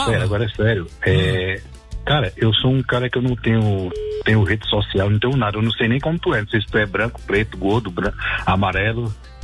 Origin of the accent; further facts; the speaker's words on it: Pernambuco, Brazil; accent: Northeastern Brazilian; não sei se tu deu pra tu notar pelo sotaque, porque eu sou lá do Nordeste, né?